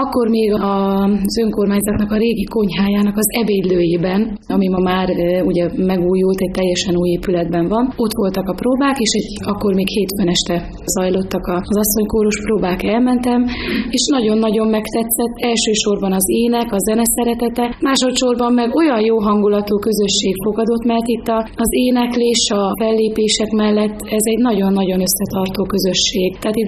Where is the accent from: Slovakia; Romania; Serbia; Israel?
Serbia; Vojvodina; moved away as an adult; now in Tázlár, Hungary; én a Délvidékről származom, és Tázlára jöttem férhez